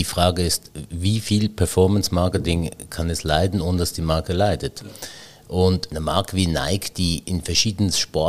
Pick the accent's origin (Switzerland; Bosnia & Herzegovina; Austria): Switzerland; als Schweizer